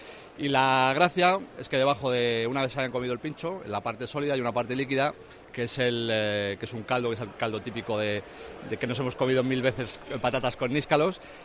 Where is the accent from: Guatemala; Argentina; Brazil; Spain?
Spain; Valladolid, Castile and León; yo soy de Valladolid, he crecido aquí, me he formado aquí